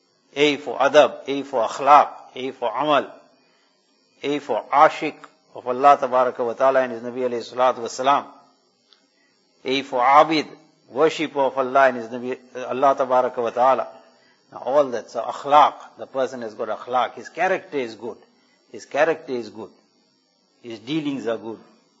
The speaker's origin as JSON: {"language": "English", "country": "South Africa", "said": "I come from South Africa, you come from London"}